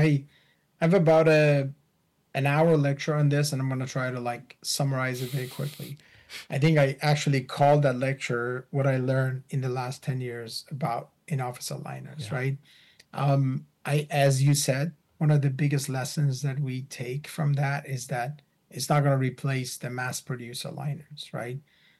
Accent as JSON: {"language": "English", "country": "Iran", "second_language": "English", "said": "I'm originally from Iran."}